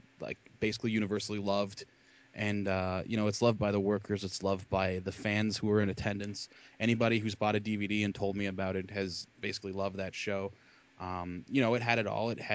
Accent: Philadelphia, Pennsylvania, United States; My goal in life is to run a show in my hometown. It used to be Philadelphia, but, you know, that's not really an option anymore, which really sucks.

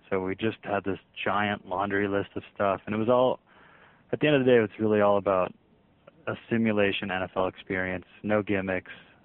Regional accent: St. Louis, Missouri, United States; Well, I grew up in St. Louis. It was a big sports town

